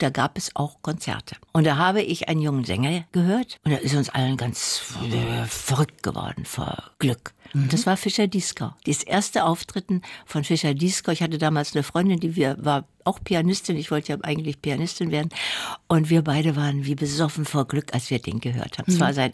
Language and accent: German; Dessau, Saxony-Anhalt, Germany; Ich fuhr mit der Schule in meine Heimatstadt Dessau, ins sehr schöne Dessauer Theater